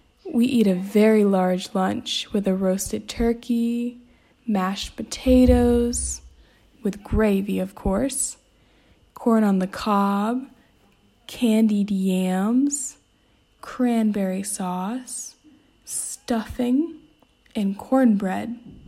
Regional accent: Atlanta, Georgia, United States; I am from Atlanta, Georgia, so my family roots for the Atlanta Falcons.

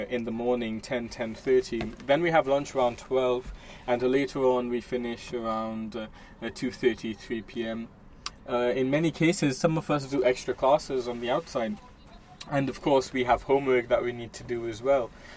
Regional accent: Trinidad & Tobago; I'm from the Twin Island Republic of Trinidad and Tobago in the south of the Caribbean.

